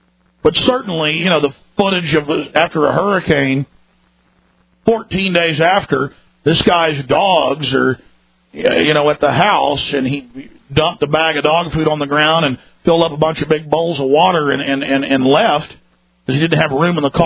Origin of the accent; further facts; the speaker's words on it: Dallas, Texas, United States; I grew up in Dallas, and the water tasted like gasoline.